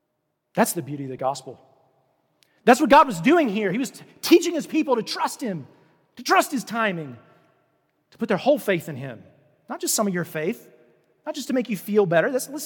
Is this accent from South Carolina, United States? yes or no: no; Roanoke, Virginia, United States; also born or lived in Raleigh-Durham; I grew up in Roanoke, and I love the people that I went to church